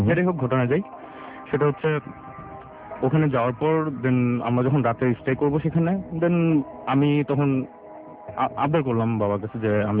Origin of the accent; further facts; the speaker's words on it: Dhaka, Dhaka Division, Bangladesh; আমি এসেছি ঢাকার হাজারবাগ থেকে।